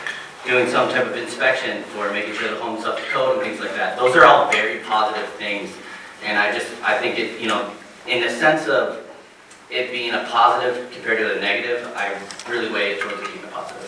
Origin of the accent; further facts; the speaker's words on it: Boyne City, Michigan, United States; I was born and raised in Boyne City